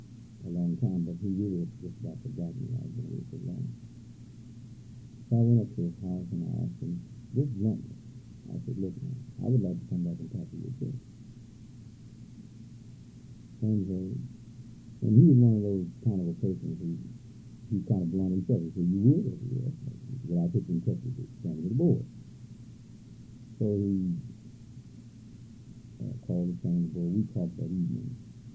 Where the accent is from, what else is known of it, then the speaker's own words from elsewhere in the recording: the South, United States; I really wanted to come back south, but I wasn't particularly interested in coming back not to my hometown.